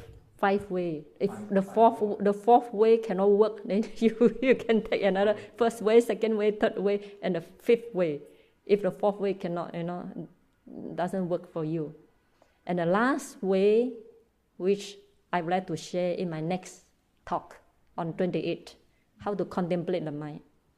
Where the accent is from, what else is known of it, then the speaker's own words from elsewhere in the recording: Malaysia; I live in Malaysia. I'm Malaysian, but I was trained in Burma.